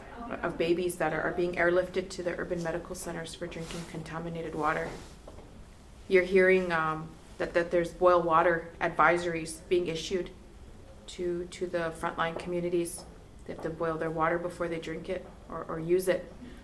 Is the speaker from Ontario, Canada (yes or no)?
no; Alberta, Canada; I come from the Beaver Lake Cree Nation, which is Treaty 6 territory, northeast Alberta, about 2.5 hours northeast of Edmonton.